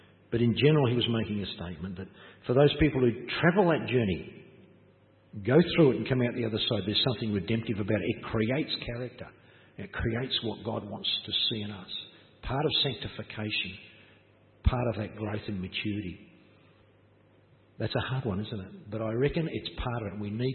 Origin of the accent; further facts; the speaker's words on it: Townsville, Queensland, Australia; I grew up in Townsville, Queensland, where the rain was warm. We just did everything in the rain.